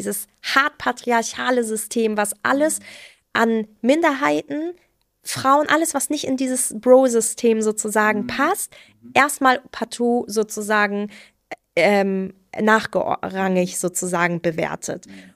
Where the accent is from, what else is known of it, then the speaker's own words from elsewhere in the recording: Iran; ich komme übrigens aus dem Iran.